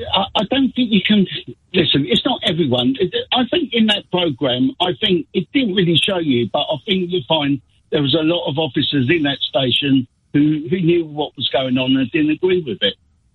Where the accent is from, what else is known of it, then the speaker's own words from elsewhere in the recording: London, United Kingdom; but I grew up living in Soho in the early 80s.